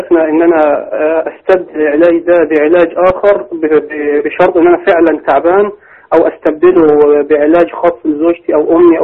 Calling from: Algeria; أخي أنا من الجزائر

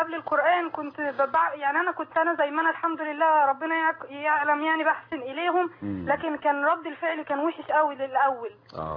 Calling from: Al Qanatir, Qalyubia, Egypt; اي من القناطر

